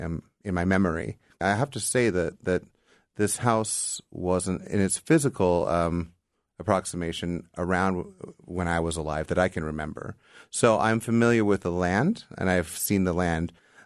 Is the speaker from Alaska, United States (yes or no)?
yes; Sitka, Alaska, United States; I grew up in Sitka.